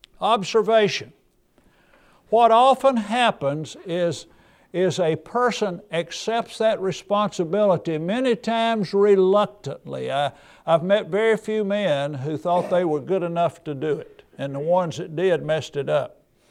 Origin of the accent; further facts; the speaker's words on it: Centerville, Tennessee, United States; When I was growing up in Centerville, Tennessee, right off the square was a grocery store.